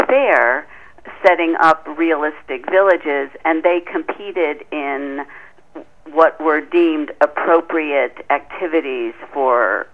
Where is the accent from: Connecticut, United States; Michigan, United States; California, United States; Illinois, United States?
Illinois, United States; Chicago; I mean, I grew up in Chicago, but I've lived sort of near that whole Midwest area.